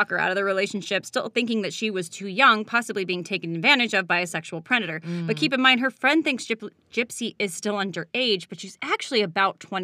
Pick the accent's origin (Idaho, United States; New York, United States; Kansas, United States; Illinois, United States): Illinois, United States; Chicago; I'm 14F from Chicago. That was me.